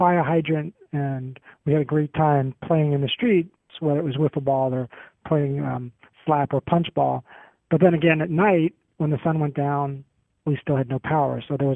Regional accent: Brooklyn, New York, United States; a memoir of my childhood years growing up in Greenpoint, which is a neighborhood of Brooklyn, which is the most populous borough of New York City.

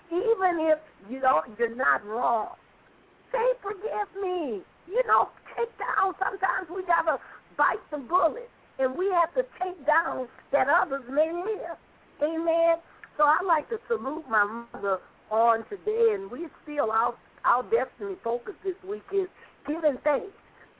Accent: New Orleans, Louisiana, United States; she lives in the city of New Orleans, Louisiana, my hometown.

